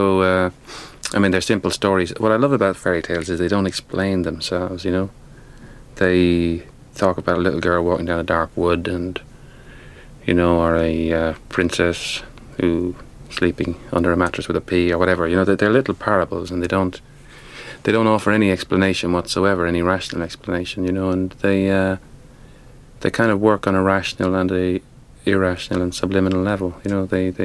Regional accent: Dublin, Leinster, Ireland; also born or lived in Roscommon; I mean, my father, we came from Roscommon, a small farm in Roscommon. He just moved to Dublin, you know, when I was born, you know, so that this kind of peasant thing is still quite strong, and even if you grew up in Dublin.

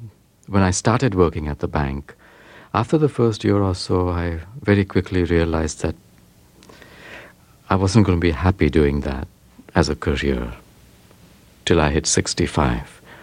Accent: Mumbai, Maharashtra, India; That's right, yeah. But the thing is that life in Bombay is all on display.

